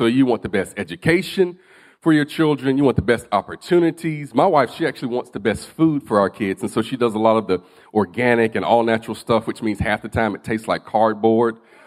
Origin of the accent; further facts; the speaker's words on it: Alabama, United States; I'm from Alabama. Say y'all a lot.